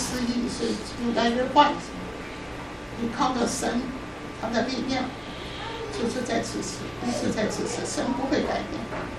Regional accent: China; 我是中国人

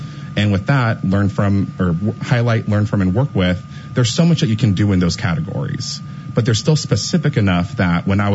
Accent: California, United States; I'm also just a normal dude, a normal guy. Like, the only difference is I'm from California.

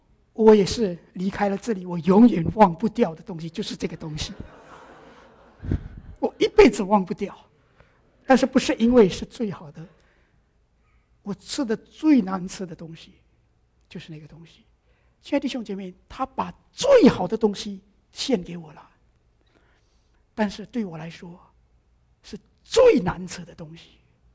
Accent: Indonesia; 我曾经在印尼，因为我出生在印尼，在印尼长大

